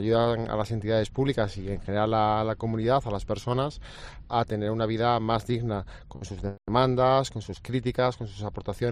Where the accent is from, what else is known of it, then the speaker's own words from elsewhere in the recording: Castilla-La Mancha, Spain; Nosotros somos castellano-manchegos españoles, nos sentimos parte de un proyecto colectivo que es España